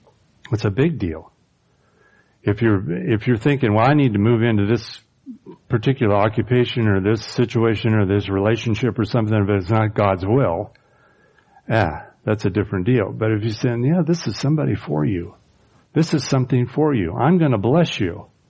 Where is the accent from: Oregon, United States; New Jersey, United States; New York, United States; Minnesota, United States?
Oregon, United States; I thought, well, heck, I'm from Oregon.